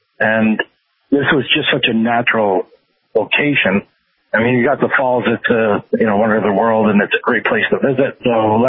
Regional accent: Ontario, Canada

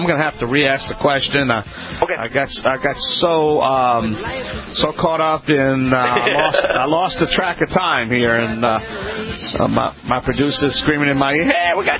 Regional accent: Louisiana, United States; I'm a Cajun man. Y'all come back now.

